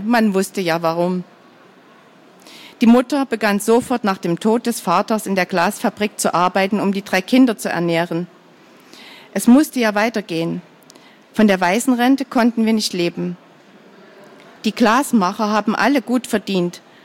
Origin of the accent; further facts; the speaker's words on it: Saxony, Germany; born there; Geboren bin ich im Juli 1924 in einem kleinen Dorf an der Neiße, an der polnischen Grenze, in der Oberlausitz sozusagen.